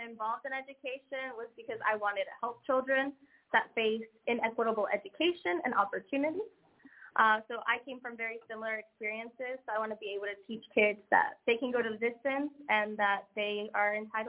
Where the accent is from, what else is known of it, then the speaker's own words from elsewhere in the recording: Florida, United States; now in Memphis, United States; I originally came from Florida, so I moved from Florida all the way here to Memphis, Tennessee.